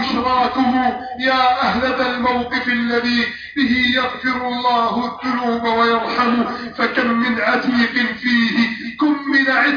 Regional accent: Egypt; اللهم احفظ بلادنا مصر من كل غدر واعتداء

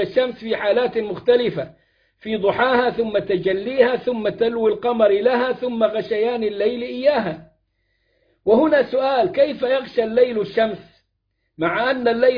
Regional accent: Upper Egypt, Egypt; وعندنا في الصعيد زي ما بقول كده

